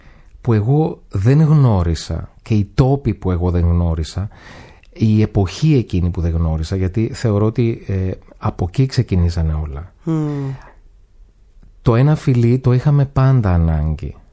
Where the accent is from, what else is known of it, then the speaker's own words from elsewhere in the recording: Thessaly, Greece; Είναι η πρώτη φορά που δεν έγραψα κάτι για το χωριό μου.